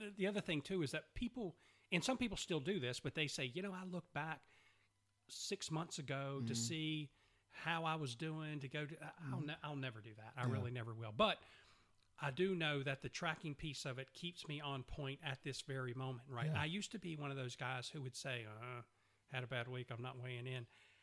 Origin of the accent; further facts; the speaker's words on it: Macon, Georgia, United States; And my family growing up in Macon, Georgia, we had our share